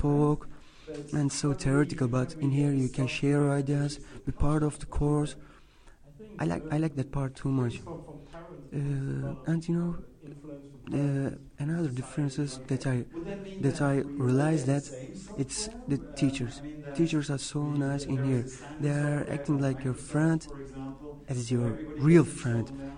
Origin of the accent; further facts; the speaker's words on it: Turkey; English is a second language; now in Germany; because I came from Turkey, and this place is so different from Turkey.